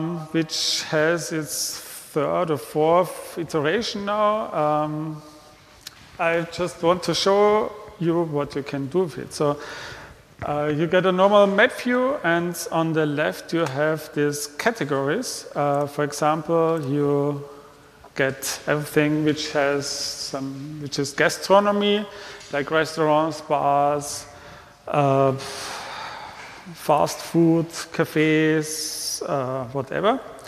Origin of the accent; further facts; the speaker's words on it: Vienna, Austria; from Vienna, Austria.